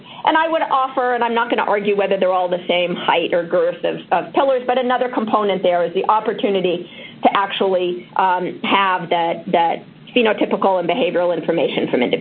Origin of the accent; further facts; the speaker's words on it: California, United States; Growing up in California, I am a Californian when it comes to a broader notion of health and wellness.